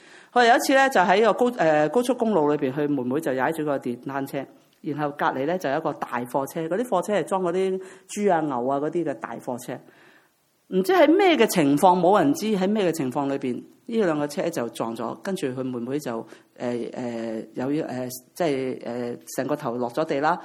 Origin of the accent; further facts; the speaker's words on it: China; 我哋中國人咧有時好惡毒噶嚇